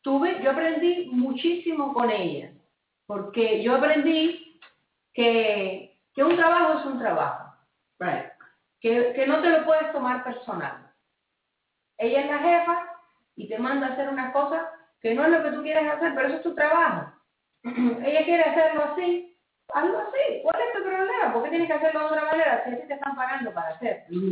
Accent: Cuba; moved away; also born or lived in France; me fui de Cuba hace muchos años, y yo vivía en Europa

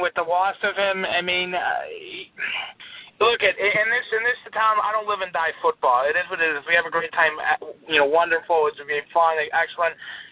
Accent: Chicago, Illinois, United States; I'm from Chicago, outside Chicago just a little bit.

